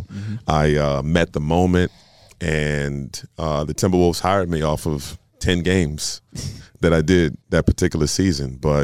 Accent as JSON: {"language": "English", "region": "Indiana", "country": "United States", "tie": "born or raised there", "said": "So me growing up in Indiana, the Garden is like a special place."}